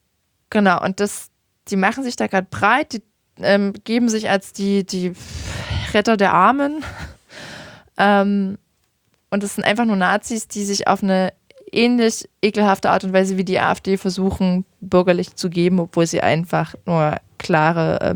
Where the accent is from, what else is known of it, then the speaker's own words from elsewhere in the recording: Saxony, Germany; ich komme aus dem Vogtland